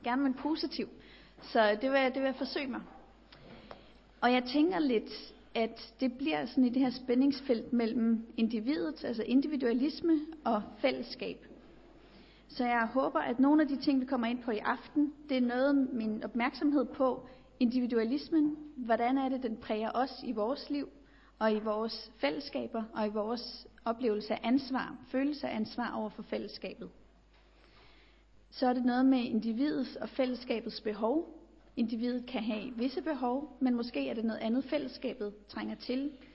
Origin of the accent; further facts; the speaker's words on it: Copenhagen, Capital Region of Denmark, Denmark; og jeg kommer fra København, men jeg arbejder i Agape i Silkeborg.